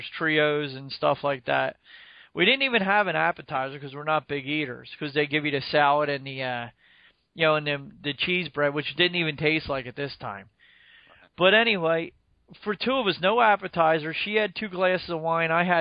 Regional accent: New Jersey, United States; Well, I'm from New Jersey, so I know the pier and the area that they're talking about.

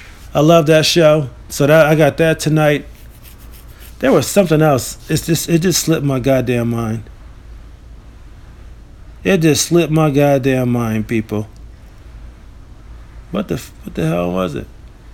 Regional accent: Rochester, New York, United States; I will be at the Carlson, Comedy at the Carlson in my hometown, Rochester, New York, with Mark Norman, Thursday, Friday, and Saturday.

